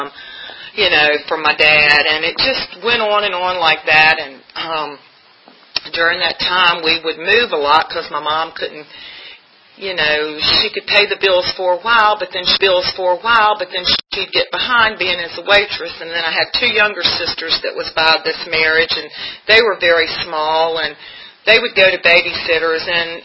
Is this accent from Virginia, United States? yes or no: yes; Hampton, Virginia, United States; But before I go there, I'm originally from Hampton, Virginia.